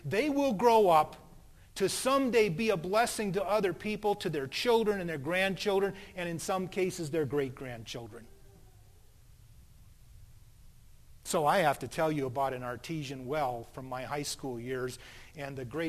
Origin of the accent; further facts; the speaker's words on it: Colby, Kansas, United States; born there; also born or lived in Power, Montana / Myrtle, South Dakota / Denver, Colorado; Should I talk about the fact that I was born in Colby, Kansas, or should it be Power, Montana, a year later where my sister Ruth was born, or the year after that, should it be Myrtle, South Dakota, or maybe it ought to be Denver, Colorado